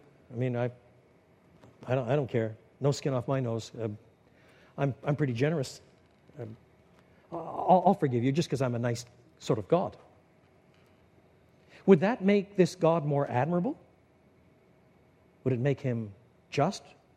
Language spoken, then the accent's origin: English; Canada; I was brought up in a generation, I was brought up in Canada